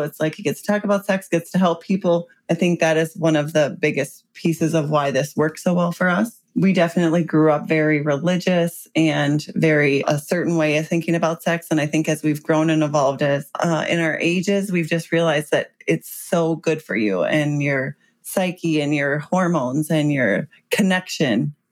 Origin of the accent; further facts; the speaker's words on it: Midwest, United States; And I think when you find yourself newly married and stuff, we're from the Midwest, it was like, go to Walmart, get the lube on the counter and be stocked up for your honeymoon.